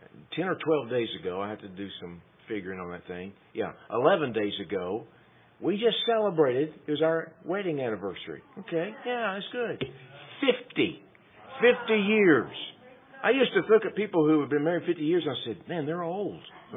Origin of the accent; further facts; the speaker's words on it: Texas, United States; I realized, okay, I don't talk like you folks. And so I said, oh, I'm from Texas. She said, I thought so. I knew it was somewhere way down there. And said, yeah, that's where I'm from. So anyway, that's home.